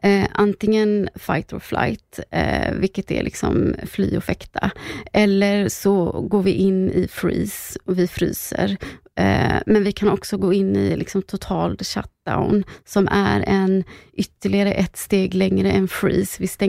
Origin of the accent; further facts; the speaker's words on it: Gothenburg, Västra Götaland County, Sweden; Jag är från Göteborg, det kanske hörs.